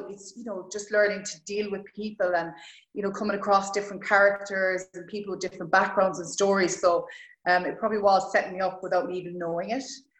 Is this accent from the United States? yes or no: no; Roscommon, Connacht, Ireland; now in Galway, Ireland; So I suppose where I'm from, first of all, is Roscommon. A lot of people don't know that. They think I'm from Galway. Yeah. I live in Galway. But I'm a proud Roscommon woman.